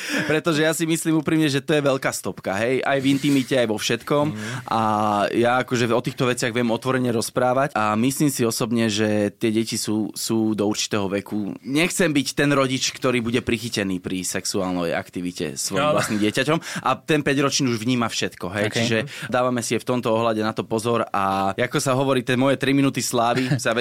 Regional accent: Nitra, Nitra Region, Slovakia; pochádzam z Nitry

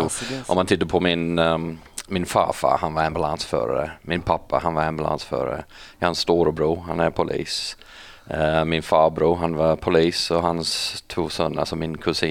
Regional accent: Lithgow, New South Wales, Australia; Swedish is a second language; Men jag kommer från en stad som heter Lithgow och den ligger 16 mil västerut

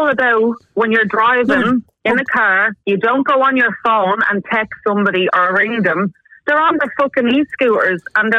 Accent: Finglas, Leinster, Ireland; moved away; And I'm from Finglas and I'm coming home in 4 weeks from today. I'm coming home for 5 weeks and I can't wait.

